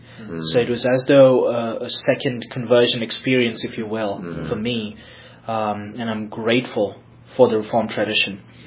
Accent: Bengaluru, Karnataka, India; I'm from Bangalore City. I was born and brought up there.

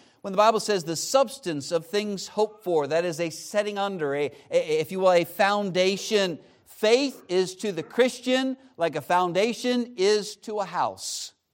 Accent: York, Pennsylvania, United States; It's a great place. I was born in York Hospital. I grew up in York.

